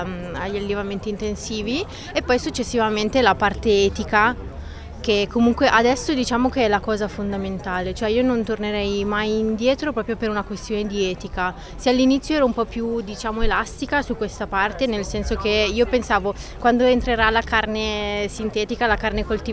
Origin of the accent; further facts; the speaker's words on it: Verbania, Piedmont, Italy; Verbania, Baveno, precisamente sul Lago Maggiore.